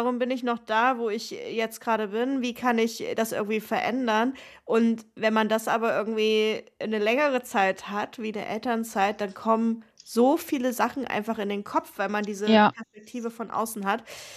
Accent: Northern Germany, Germany; Okay, als Norddeutsche

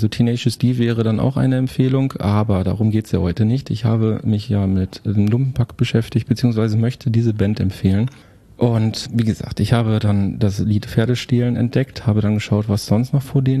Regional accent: North Rhine-Westphalia, Germany; Meiner alten Heimatstadt.

